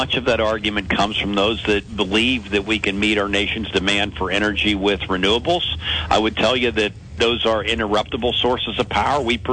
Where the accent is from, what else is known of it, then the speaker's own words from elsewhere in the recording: Du Bois, Pennsylvania, United States; I grew up in Du Bois, central part of the state, not far from you.